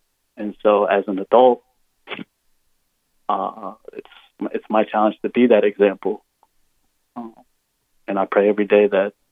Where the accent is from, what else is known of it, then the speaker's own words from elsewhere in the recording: Normal, Illinois, United States; I'm a 29-year-old Mexican-American male, and I don't know my biological father. And I was raised in Normal, Illinois.